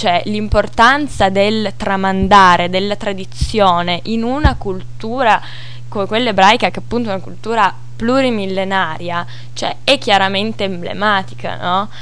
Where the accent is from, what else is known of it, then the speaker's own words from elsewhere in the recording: Turin, Piedmont, Italy; Certo, io da torinese, la famiglia di mio padre è in Italia da prima che ci fosse l'Unità d'Italia